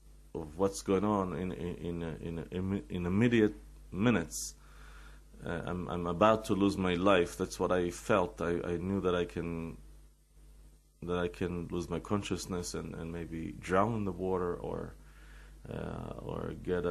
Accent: Israel; I told him that I'm from Israel, and then he started to ask me personal questions. Does it mean that you're a Jew? And I told him, it doesn't really mean that I'm a Jew, but I am a Jew.

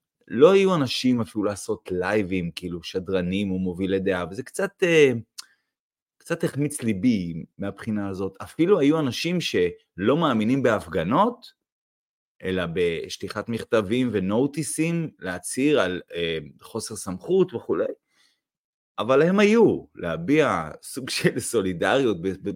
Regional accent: Northern District, Israel; אנחנו באים מהצפון

